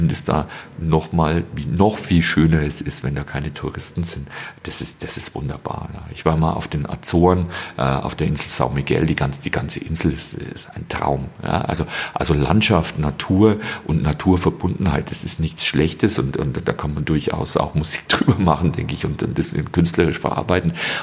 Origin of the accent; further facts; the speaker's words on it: Selb, Bavaria, Germany; so runterschau von Lengenau so runter auf meine Heimatstadt Selb und dann hier das Fichtelgebirge